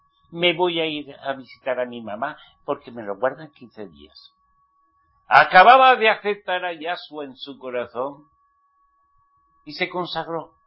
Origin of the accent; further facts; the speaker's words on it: Spain; Yo conozco bien España. Soy español.